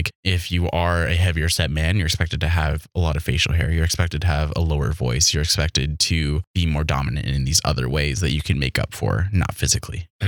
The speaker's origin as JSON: {"language": "English", "region": "South Dakota", "country": "United States", "tie": "born or raised there", "said": "I was raised in South Dakota, which as some of y'all might not know, is a super conservative state"}